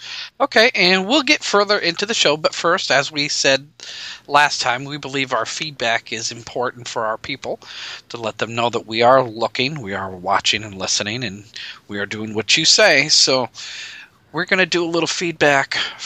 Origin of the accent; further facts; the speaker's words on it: Nebraska, United States; from Nebraska.